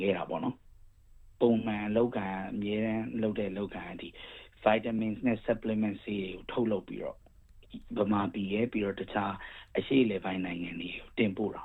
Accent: Yangon, Yangon Region, Myanmar; moved away as an adult; now in Australia; ကျွန်တော်ရန်ကုန်သားပေါ့နော်ရန်ကုန်သားအစ်စ်အဲဗမာပြည်မှာတော့ဆရာဝန်ပေါ့ဒီဩစတြေးလျကိုစာဖတ်ရင်းနေပေါ့နော်ဒီကိုအပြီးပြောင်းပြစ်သွားတာပေါ့

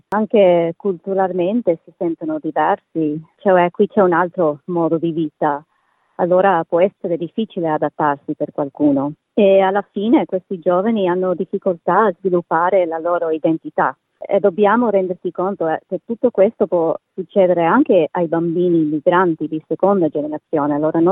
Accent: Australia; io sono nata qui ma i miei genitori sono nati in Italia. Anche per me, sono andata a scuola qui, ho fatto le amicizie, ma mi sentivo sempre italiana e non australiana. Qualche volta mi sentivo come se vivevo tra due mondi.

